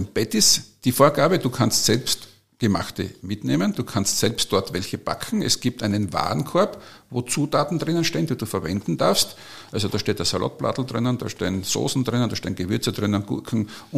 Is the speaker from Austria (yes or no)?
yes; Austria